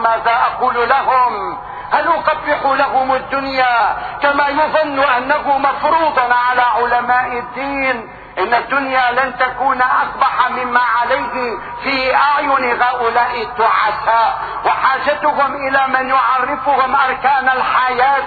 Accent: Syria; لكننا كسوريين نفتخر بصمود الشرفاء في هذا الوطن

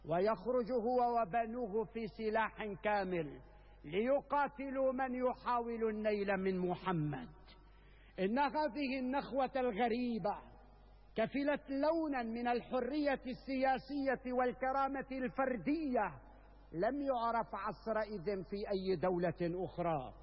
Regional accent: Syria; واجب علينا اليوم كسوريين جميعا

